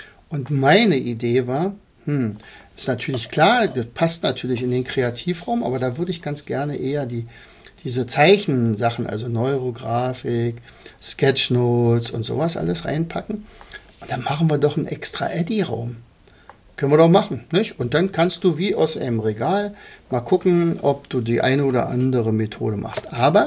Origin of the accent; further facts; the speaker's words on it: Rauen, Brandenburg, Germany; wenn ich jetzt über mein Heimatdorf geschrieben habe, da habe ich ja doch ein bisschen vom Leder gezogen, vom Hosenträger, Lederhosenträger gezogen, weil ja offensichtlich in Rauen offensichtlich alles entstanden ist.